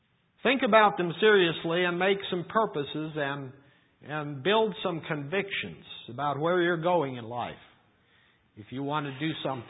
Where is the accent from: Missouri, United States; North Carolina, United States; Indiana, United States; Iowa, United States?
Iowa, United States; Now, I grew up in Iowa, and I've been on a few rivers there, and That's where I've lived most of my life.